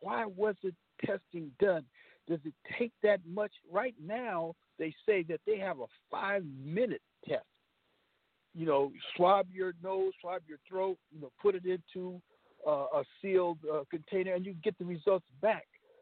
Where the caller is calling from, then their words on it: Los Angeles, California, United States; And I'm calling from Los Angeles.